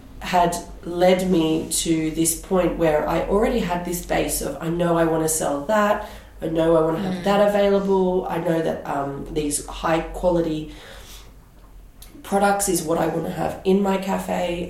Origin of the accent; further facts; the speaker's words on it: Australia; also born or lived in England; now in Switzerland; So I'm from Australia, but I was technically an expat in the UK first.